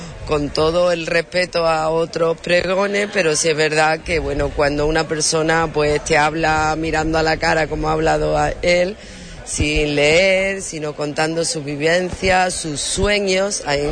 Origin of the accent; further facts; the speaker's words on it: Huelva, Andalusia, Spain; todos los que también la queremos muchísimo, como somos todos los onubenses